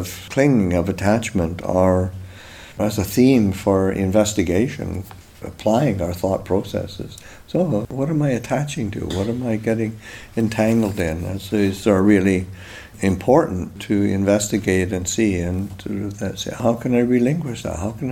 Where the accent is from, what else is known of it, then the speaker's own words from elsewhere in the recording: Canada; I'm Canadian, grew up Canadian